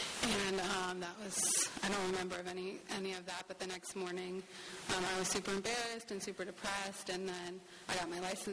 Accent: Fredericksburg, Virginia, United States; I'm from Fredericksburg, Virginia, which is outside of D.C., and I grew up with two very loving parents.

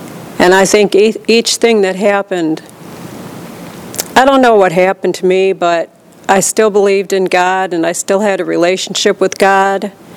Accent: Michigan, United States; I'm from Michigan originally.

